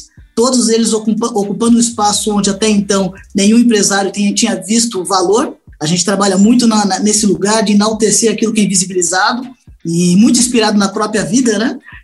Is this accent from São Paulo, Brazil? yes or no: yes; São Paulo, Brazil; Nasci na Saúde, morei na Vila Mariana até um aninho. Depois eu fui para Tapicirica da Serra, fiquei até os 8. Depois dos 8 aos 10, depois até os 8, dos 8 aos 10 no Tabuão. Depois dos 10 aos 13 no Campo Limpo, né? Campo Limpo ali perto do Tabuão, né? Depois fiquei em Pinheiros